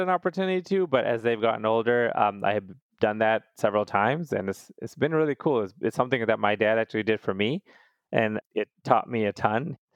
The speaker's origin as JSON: {"language": "English", "country": "United States", "tie": "born there", "said": "I came from India originally. My parents I was born in the United States, but they're from India."}